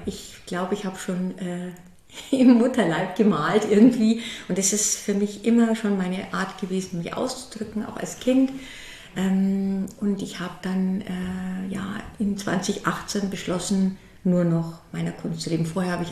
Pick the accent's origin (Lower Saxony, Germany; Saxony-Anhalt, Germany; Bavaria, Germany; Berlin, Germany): Bavaria, Germany; Berchtesgaden; born there; now in Würzburg, Germany; Und ich bin in Oberbayern geboren, in Berchtesgaden, und lebe aber jetzt im schönen Würzburg am Main.